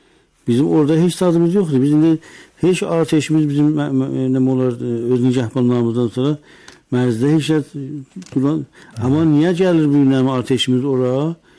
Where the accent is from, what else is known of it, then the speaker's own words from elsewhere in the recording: Iran; Amma biz İranlıyıq